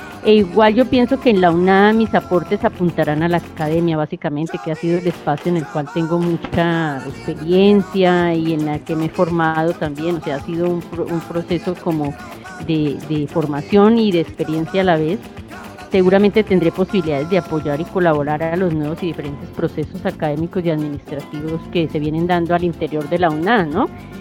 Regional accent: Colombia; moved away as an adult; now in Salamanca, Spain; yo me vine de Colombia el día 17 de diciembre y me integré al doctorado el 19 de diciembre de ese mismo año y hasta la fecha he estado aquí en Salamanca.

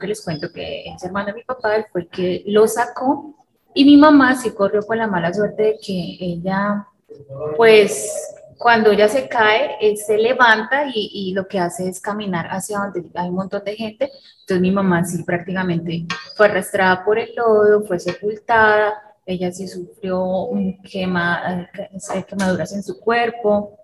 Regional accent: Armero, Tolima, Colombia; orgullosamente unadista y orgullosamente armerita.

